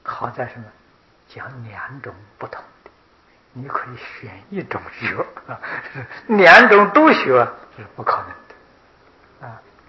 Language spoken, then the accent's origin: Chinese; China; 20岁以上，我们中国人家成年了。